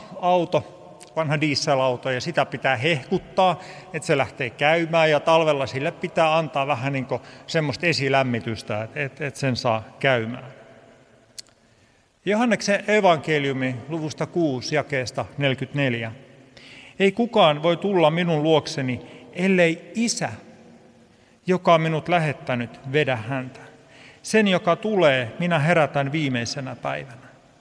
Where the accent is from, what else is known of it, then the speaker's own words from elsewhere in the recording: Vammala, Pirkanmaa, Finland; Ne oli ernomaiset, niin kuin meillä Vammalassa sanotaan.